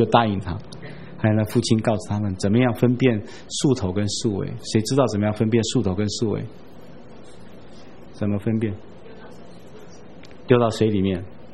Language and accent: Chinese; Taiwan; 我们台湾人很糟糕，在台语里面称老人叫老灰啊